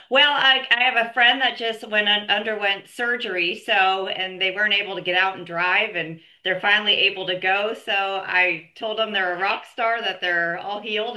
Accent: Pennsylvania, United States; now in Charlotte, United States; I am in the Charlotte, North Carolina area. I'm a transplant from Pennsylvania, but in Charlotte now.

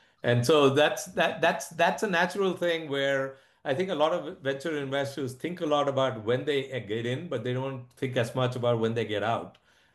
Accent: India; I grew up in India. I went to school there. I even started my career there for a year.

